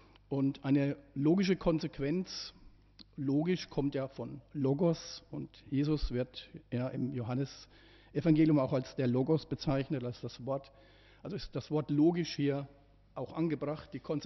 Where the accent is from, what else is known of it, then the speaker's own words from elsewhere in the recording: Euerfeld, Bavaria, Germany; ich bin aus Euerfeld und 59 Jahre alt